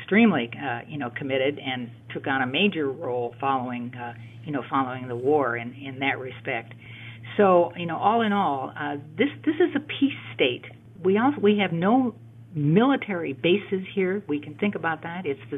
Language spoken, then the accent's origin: English; Midwest, United States; now in Iowa, United States; I'm a Midwesterner by birth and schooling in a nearby state, not to be mentioned. But but I have been in Iowa now for over 43 years